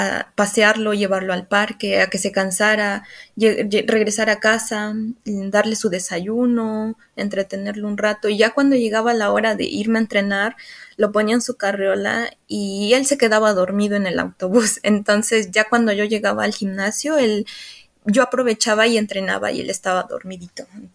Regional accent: Mexico; now in Australia; soy la única mexicana aquí en Australia que ahorita está peleando

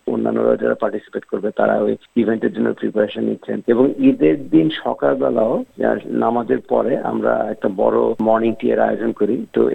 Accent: Bangladesh; তো ঈদ মেলাতে আর কি আমরা বাংলাদেশি বিভিন্ন ফ্যামিলি ওখানে আসবে

